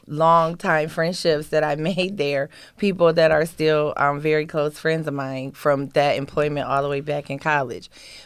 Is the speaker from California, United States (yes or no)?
no; Toledo, Ohio, United States; Like I told you, I grew up in North Toledo, and I live with my grandmother.